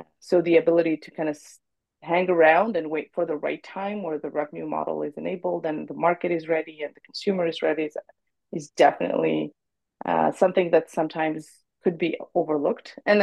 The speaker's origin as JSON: {"language": "English", "country": "Morocco", "tie": "born or raised there", "moved": "as an adult", "lives_now": "Montreal, Canada", "said": "I actually was born and raised in Morocco, spent a better half of my life there, and then moved to Quebec to for school. So I came in early 2010s for my MBA and then stayed thereafter, moved to Montreal for career options"}